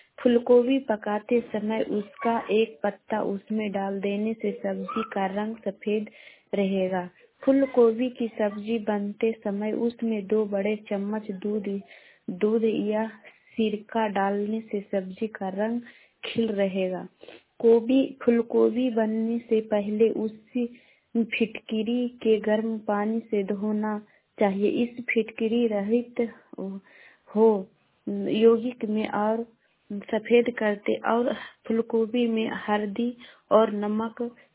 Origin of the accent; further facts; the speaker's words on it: Patna, Bihar, India; मैं गोवा से शेखपुरा से बोल रही हूँ। मैं पटना जिला के रहने वाली हूँ।